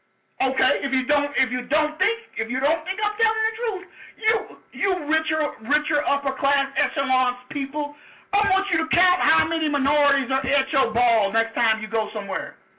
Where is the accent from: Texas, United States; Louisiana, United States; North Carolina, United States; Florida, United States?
Louisiana, United States; I'm from Louisiana. I'm a proud Southerner. But you best remember I grew up in the deep part of the South, Louisiana.